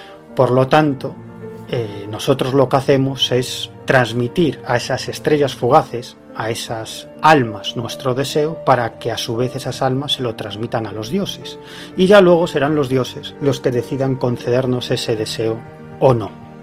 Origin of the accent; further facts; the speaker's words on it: Galicia, Spain; estoy pensando en algunos lugares fantásticos que hay en mi tierra, ¿no?